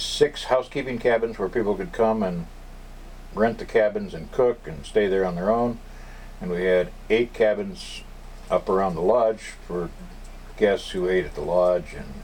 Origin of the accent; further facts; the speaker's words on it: Kalispell, Montana, United States; I was born in Kalispell in 1937.